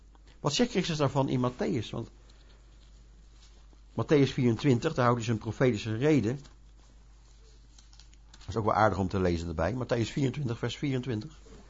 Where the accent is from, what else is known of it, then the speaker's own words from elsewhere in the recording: Netherlands; Ja, ik als Nederlander heb niks te maken met een sabbat.